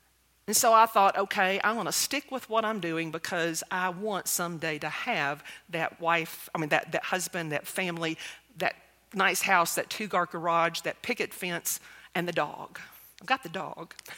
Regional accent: the South, United States; and I don't know that it was necessarily because I grew up in the South, but I think sometimes our location has something to do with our expectations.

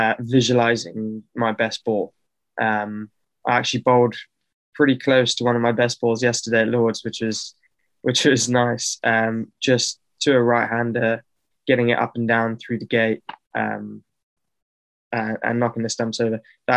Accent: South Africa; born there; So I was born in South Africa

